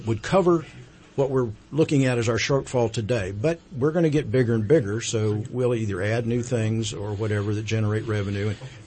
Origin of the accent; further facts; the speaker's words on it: Redding, California, United States; I told them I was from Redding, California